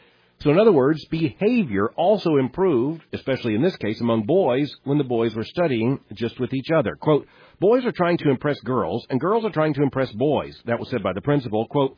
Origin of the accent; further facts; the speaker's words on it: Pompano Beach, Florida, United States; goes to my hometown of Pompano Beach, Florida, that's where I went to high school